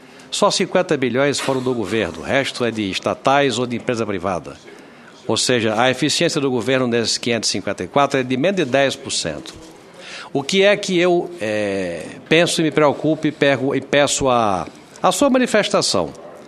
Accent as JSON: {"language": "Portuguese", "country": "Brazil", "said": "O meu medo, e digo isso como brasileiro, é que nós tenhamos um problema de DNA."}